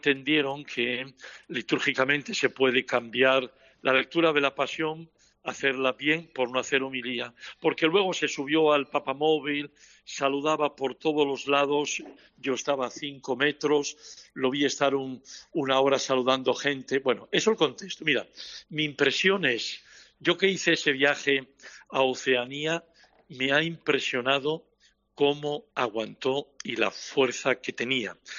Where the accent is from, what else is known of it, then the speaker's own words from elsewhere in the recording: Asturias, Spain; tengo el defecto de que soy muy asturiano